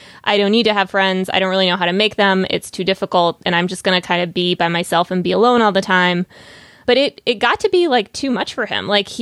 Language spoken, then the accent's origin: English; Saint Petersburg, Russia; It was, we're not from Ukraine. We're from St. Petersburg.